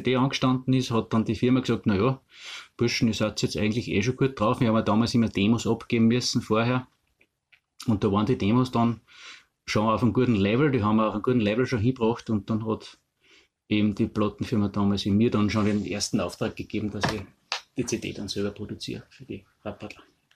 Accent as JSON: {"language": "German", "town": "Altaussee", "region": "Styria", "country": "Austria", "tie": "born or raised there", "said": "ich bin ein Altaussee, ich war noch in Altaussee, aber gebürtiger Altaussee."}